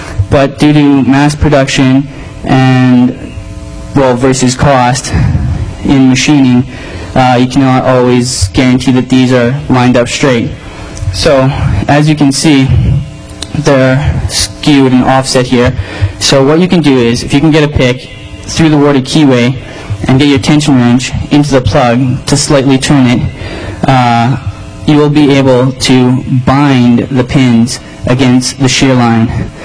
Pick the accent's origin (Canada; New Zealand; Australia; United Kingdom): Canada